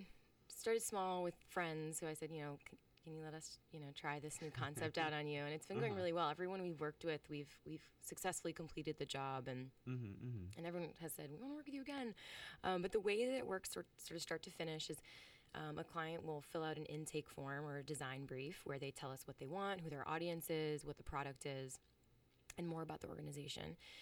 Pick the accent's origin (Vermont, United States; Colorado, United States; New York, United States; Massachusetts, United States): Massachusetts, United States; Boston; really got it start back when I was growing up in Boston